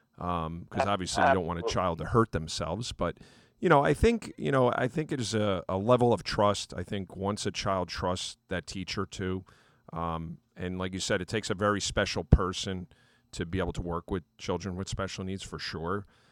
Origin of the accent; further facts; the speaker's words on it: New Jersey, United States; we're from the New Jersey area